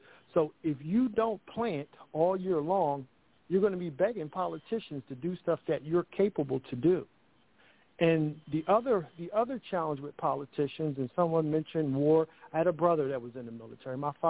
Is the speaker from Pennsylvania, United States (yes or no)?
yes; Philadelphia, Pennsylvania, United States; even though I came from the projects. I'm from Philadelphia. It doesn't make me special, but I'm just involved.